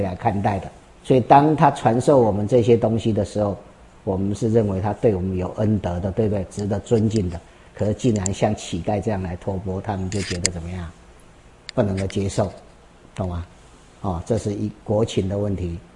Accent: China; 我们中国人就是这么奇怪

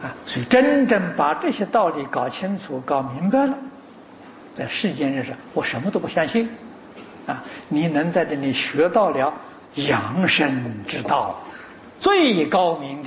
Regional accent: Anhui, China; 我记得我小时候，啊，我是安徽人，我们安徽省这一个省，听说只有一部半大藏经，

